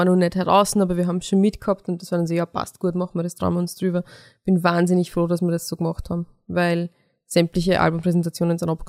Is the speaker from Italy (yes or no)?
no; Lower Austria, Austria; meine Mama auch zugereiste ist und nicht aus dem Mostviertel ist. Zwar eh auch aus Niederösterreich, aber wenn man dort, wo ich aufgewachsen bin, nicht genauso redet, wie alle reden, die dort immer schon so geredet haben, dann wird man auch drauf angeredet.